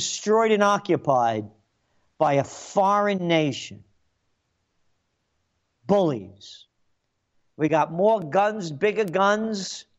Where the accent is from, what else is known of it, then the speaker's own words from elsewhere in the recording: Yonkers, New York, United States; Well, best heroes we got when I was growing up in Yonkers was Landy's on Willow Street. Anybody that grew up in Yonkers knows about Landy's.